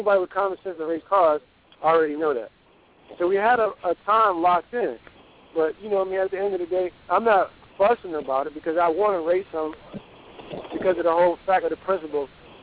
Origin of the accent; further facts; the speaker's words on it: New York City, New York, United States; A lot of people think I'm from Virginia. I'm really from New York. You know what I mean? I'm from Harlem.